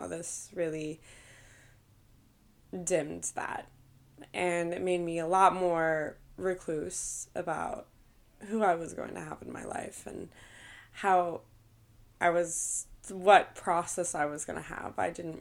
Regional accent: Colorado, United States; so this is when I was back in Colorado. I grew up in Colorado.

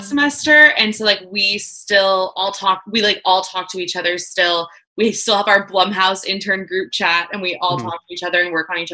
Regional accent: San Francisco, California, United States; yeah, I'm from San Francisco.

